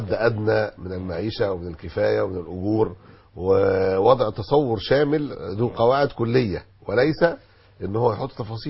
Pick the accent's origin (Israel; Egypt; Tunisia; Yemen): Egypt; احنا مش اعداء مصر، احنا ابناء مصر